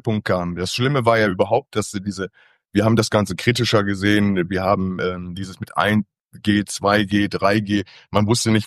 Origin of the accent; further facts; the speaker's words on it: Lower Saxony, Germany; Ja, ich komme aus dem Bereich Osnabrück, Niedersachsen.